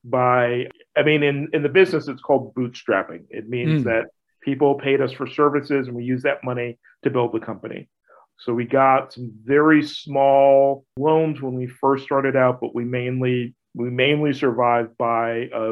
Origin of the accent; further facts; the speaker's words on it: New York, United States; also born or lived in Texas; I was born in New York State. I lived there and went to school there off and on in my childhood. I also grew up partially in Texas, went to college there in Austin and lived there for quite a while.